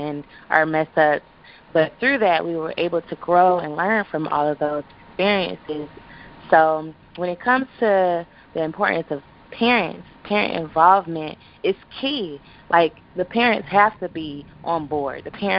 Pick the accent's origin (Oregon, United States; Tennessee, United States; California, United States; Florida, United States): Florida, United States; Miami; I grew up in Liberty City, so that was the only style of dance that I knew at point.